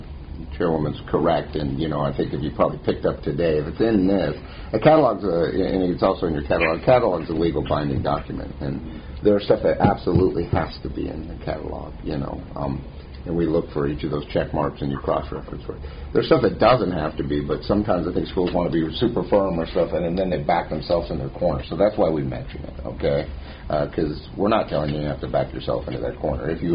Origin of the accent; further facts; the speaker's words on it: Pacific Northwest, United States; now in Arizona, United States; I grew up in the Northwest, so I knew the diving school up there up in Seattle for a lot of years